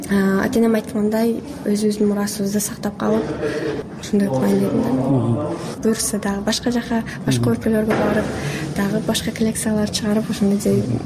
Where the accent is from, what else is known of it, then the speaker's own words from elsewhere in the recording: Bishkek, Kyrgyzstan; Бишкек шаарында төрөлүп өскөн үчүн орус мектепте окугам, аздагы славянскийде окуп, ошо мен черем баары орусча.